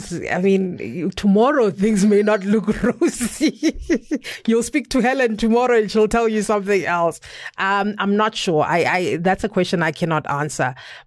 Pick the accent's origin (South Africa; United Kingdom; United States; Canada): South Africa; And if the GNU can provide that, I'm happy as a South African.